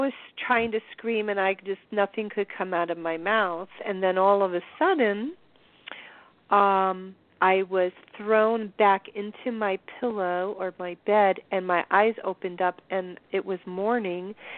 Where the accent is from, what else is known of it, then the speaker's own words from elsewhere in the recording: Florida, United States; I grew up down here in Florida my whole life, not too far from the Bermuda Triangle.